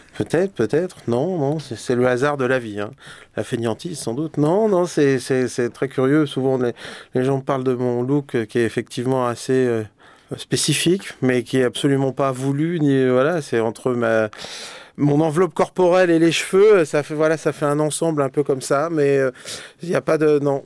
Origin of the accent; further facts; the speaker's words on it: Brittany, France; born there; parce que je suis né en Bretagne et j'ai écouté cette musique.